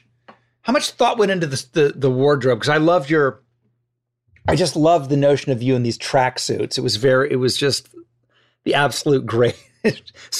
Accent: Ohio, United States; because I'm from Ohio and I was living in Ohio watching it.

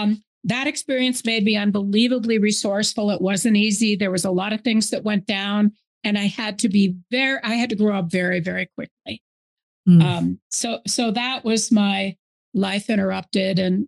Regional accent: Iowa, United States; I grew up in Iowa, very sheltered little Jewish princess.

